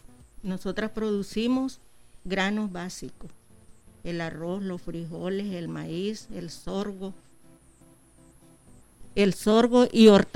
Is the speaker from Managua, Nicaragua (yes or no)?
no; La Grecia, Chinandega, Nicaragua; vengo de Comarca La Grecia, municipio de Chinandega